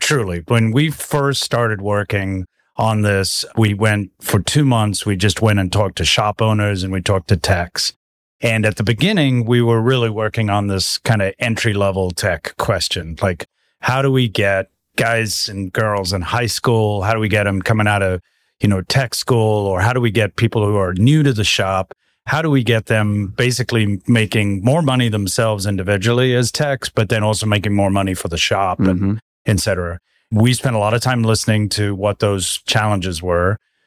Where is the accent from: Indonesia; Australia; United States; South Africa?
South Africa; my father, we're originally from South Africa.